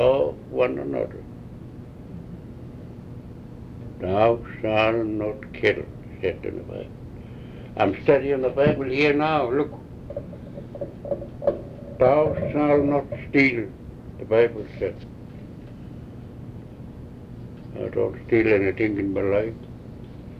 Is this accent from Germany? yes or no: no; Chatham Dock, British Columbia, Canada; born there; And I was born there, you know. When I was born in Chatham Dock